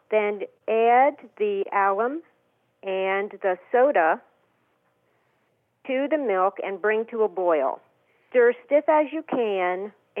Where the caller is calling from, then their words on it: Rochester, Minnesota, United States; Rochester, Minnesota.